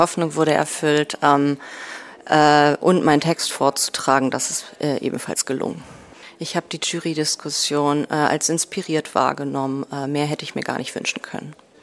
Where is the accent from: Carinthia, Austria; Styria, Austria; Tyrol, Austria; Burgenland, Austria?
Styria, Austria; now in Vienna, Austria; ich komme aus der Südoststeiermark, lebe auch in Wien.